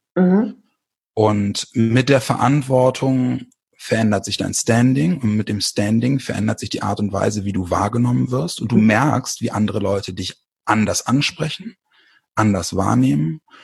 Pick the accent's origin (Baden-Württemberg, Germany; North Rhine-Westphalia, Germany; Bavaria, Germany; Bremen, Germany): Bremen, Germany; Und ich komme aus Bremen